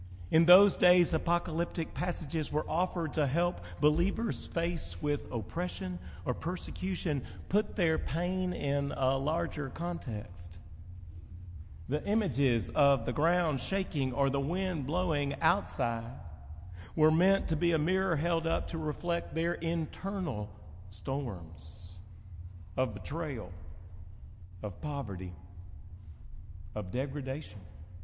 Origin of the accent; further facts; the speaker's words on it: Tennessee, United States; also born or lived in Arkansas; Growing up in East Tennessee and Arkansas